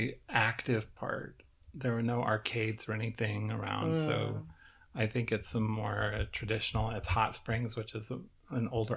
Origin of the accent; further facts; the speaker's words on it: Fairbanks, Alaska, United States; Like, you know, growing up in Alaska, Fairbanks is in a valley, so there wasn't a lot of wind.